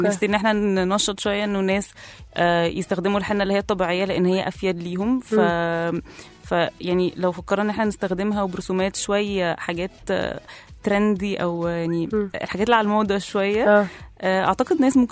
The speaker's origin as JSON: {"language": "Arabic", "country": "Egypt", "said": "دي اللي منتشره عندنا في مصر هنا"}